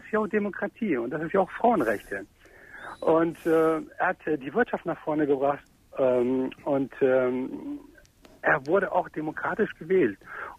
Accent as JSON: {"language": "German", "country": "Afghanistan", "said": "Ich komme ursprünglich aus Afghanistan."}